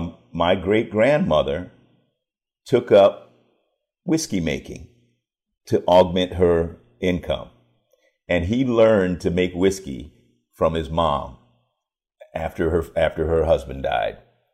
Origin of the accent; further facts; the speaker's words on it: Washington, District of Columbia, United States; I grew up in Washington, D.C., but I spent a lot of time down in York County, Virginia.